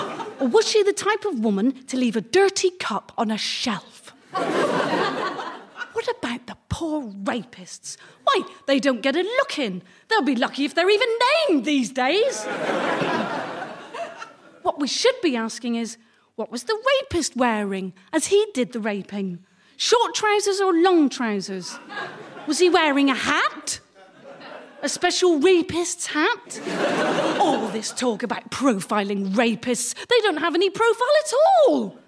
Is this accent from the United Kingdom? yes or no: yes; Gloucester, South West England, United Kingdom; we were driving around my hometown of Gloucester, and Dad was pointing out like all the landmarks and places of interest.